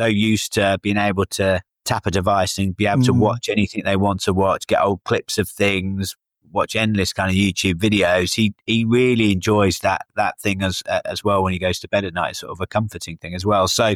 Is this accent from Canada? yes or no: no; Salisbury, South West England, United Kingdom; moved away as an adult; also born or lived in London; Back in my hometown down in Salisbury in Wiltshire. So then I moved to London and I moved without a job